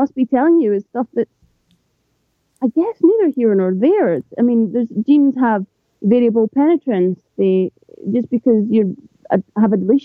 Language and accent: English; Scotland, United Kingdom; and I am Scottish, so I will really try not to swear here.